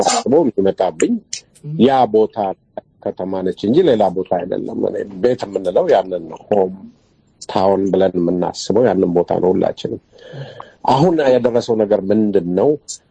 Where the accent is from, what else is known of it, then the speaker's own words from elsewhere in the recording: Toke, Oromia, Ethiopia; እኛ ተወልጄ ያደኩት አምቦ አካባቢ ቶኬ የምትባል